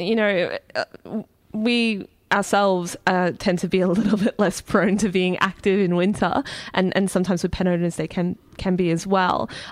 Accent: Brisbane, Queensland, Australia; Well, I'm from Brisbane, and I had my first hay fever season last year

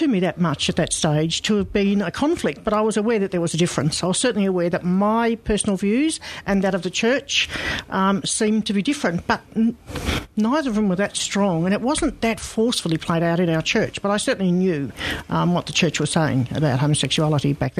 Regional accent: Australia; born there; Yeah, both of us, my husband and I. I was born in Australia, but he was born over there.

